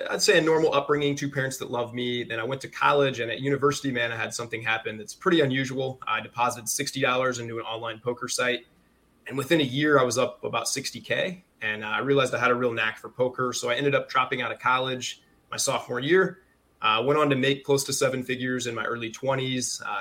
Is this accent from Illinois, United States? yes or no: yes; Farmersville, Illinois, United States; We grew up in central Illinois, man. So a massive town called Farmersville, population 700.